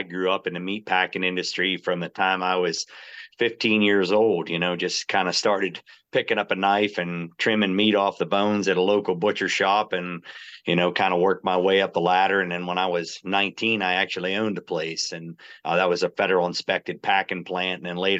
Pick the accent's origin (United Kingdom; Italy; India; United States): United States; Pennsylvania; You know, I'm from Pennsylvania.